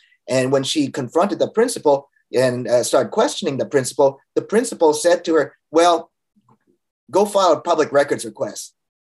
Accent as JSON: {"language": "English", "region": "California", "country": "United States", "said": "here in my home state of California"}